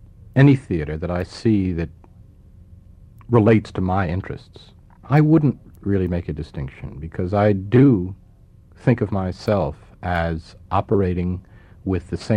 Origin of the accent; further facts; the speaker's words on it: Scarsdale, New York, United States; I had spent my youth, being a young kid growing up in Scarsdale and then going to Brown and going to Yale and feeling sort of out of it